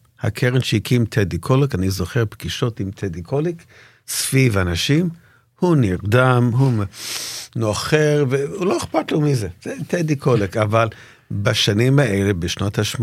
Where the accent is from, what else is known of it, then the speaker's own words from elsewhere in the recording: Canada; אני גדלתי בקנדה, כמו שחיים ציין, אומנם בגיל מאוד צעיר